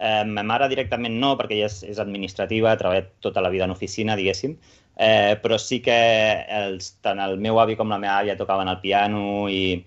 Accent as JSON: {"language": "Catalan", "town": "Sabadell", "region": "Catalonia", "country": "Spain", "tie": "born or raised there", "said": "Jo vaig néixer a Sabadell, de fet he viscut tota la vida al barri de Gràcia de Sabadell."}